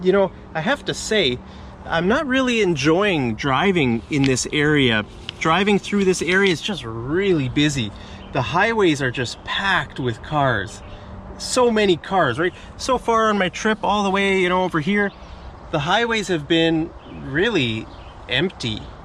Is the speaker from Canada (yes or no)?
yes; Calgary, Alberta, Canada; Like in Alberta, where I'm from, right? I'm from Calgary, but that's not the capital.